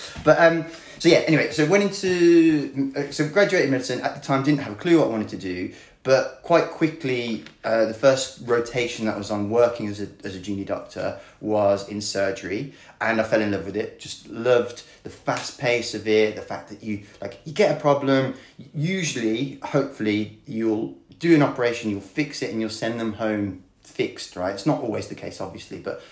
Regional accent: Birmingham, West Midlands, United Kingdom; accent: Birmingham; also born or lived in Belgium; And I suppose I say I'm from Birmingham. I've grown up, kind of, I've lived in Belgium.

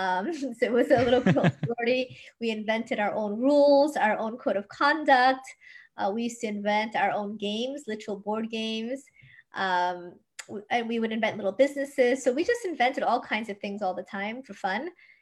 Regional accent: New York, United States; also born or lived in Washington, District of Columbia, United States / Japan; I was born in, you know, DC and I grew up in New York, so I'm not even from Korea. I spoke a little Japanese because I had just come back from living there.

